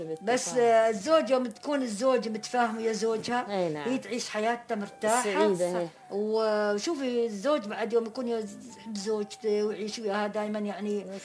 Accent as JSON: {"language": "Arabic", "region": "Ras Al Khaimah", "country": "United Arab Emirates", "said": "سدروا عندنا في راس الخيمة صرنا في ريش العلي"}